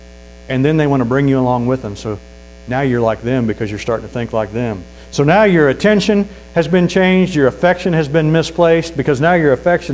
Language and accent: English; St. Joseph, Missouri, United States; I grew up in St. Joe, Missouri, in a poor part of town.